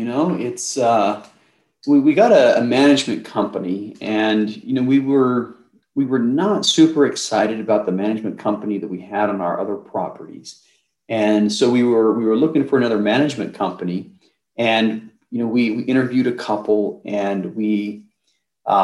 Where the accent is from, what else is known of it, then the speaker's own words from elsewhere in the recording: Salt Lake City, Utah, United States; also born or lived in Minnesota; I grew up in the Salt Lake City area, you know, went to University of Utah